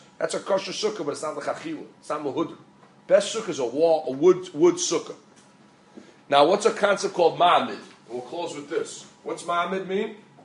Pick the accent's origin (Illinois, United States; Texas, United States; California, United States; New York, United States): Illinois, United States; Peoria; I remember as a kid growing up in Peoria